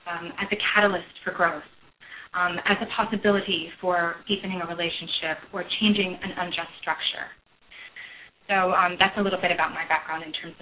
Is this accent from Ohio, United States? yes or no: yes; Ohio, United States; moved away as an adult; now in New York City, United States; No, I grew up in Ohio, and I always dreamed of going to the big city. I knew from the time I was a small child I did not want to stay in Ohio